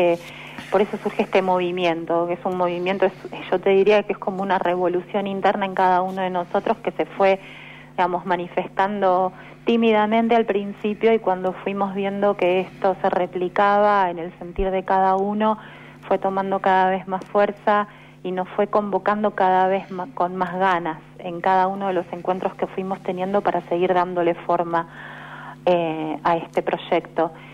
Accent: Buenos Aires, Argentina; A mí me gusta decir que soy de la Paternal, pero sí es cierto que confluyen unos cuantos barrios aquí, Villa del Parque, Agronomía.

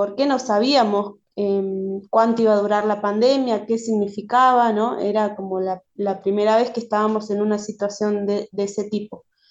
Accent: Ingeniero Jacobacci, Río Negro, Argentina; de Ingeniero Jacobacci, región sur de Río Negro.

